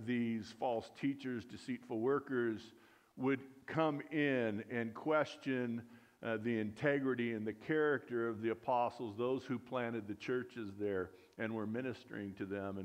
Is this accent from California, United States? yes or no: yes; California, United States; And I grew up in California.